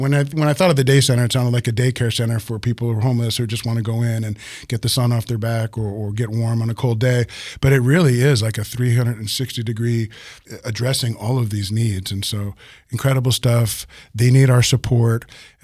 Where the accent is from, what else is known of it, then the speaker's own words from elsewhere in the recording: Hollywood, California, United States; I come from Hollywood, so the bar was kind of high.